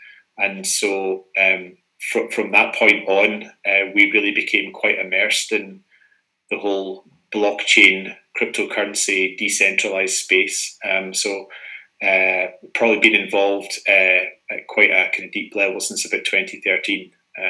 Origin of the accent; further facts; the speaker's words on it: Scotland, United Kingdom; accent: Scottish; as my accent suggests, I'm Scottish.